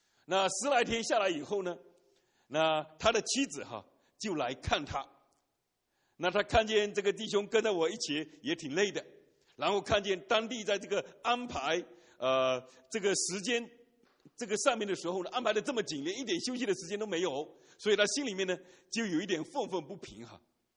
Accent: China; 如果我们中国人所说的18层地狱是真的，那我是那一个该下最底层的那一位。

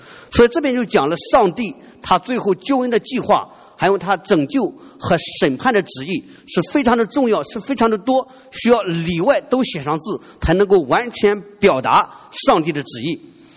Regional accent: China; 所以说人类历史上三个最伟大的文化，我们中国人是其中一个的，我们是从右到左，又是从上到下

